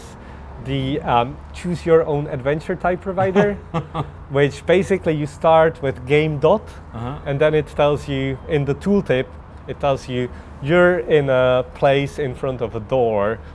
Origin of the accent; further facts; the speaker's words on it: Czechia; English is a second language; So I'm from Czech Republic